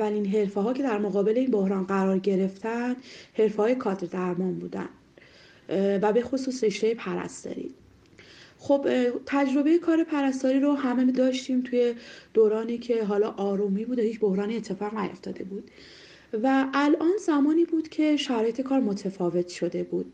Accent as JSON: {"language": "Persian", "country": "Iran", "tie": "born or raised there", "said": "بنده متولد ایران هستم و اصالتاً از ولایت دایکندی کشور افغانستان و خانواده بعد از اینکه مهاجرت کردن سال 60 به ایران، من و خواهر و برادرانم"}